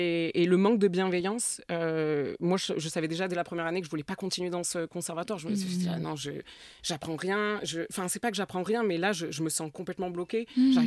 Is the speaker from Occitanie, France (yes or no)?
yes; Perpignan, Occitanie, France; Alors que je viens de Perpignan, hein, quand même.